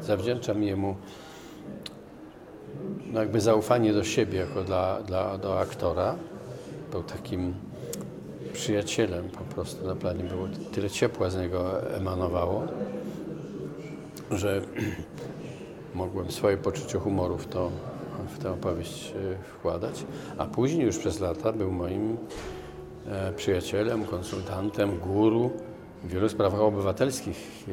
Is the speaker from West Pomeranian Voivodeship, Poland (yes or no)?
no; Silesian Voivodeship, Poland; ja się wychowałem na Śląsku. Moi koledzy mieszkali także w tych familokach.